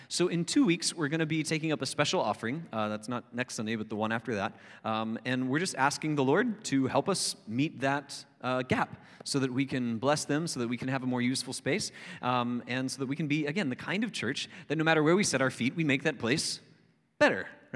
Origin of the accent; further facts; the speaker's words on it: Florida, United States; I grew up in Florida where it's tropical kinds of weather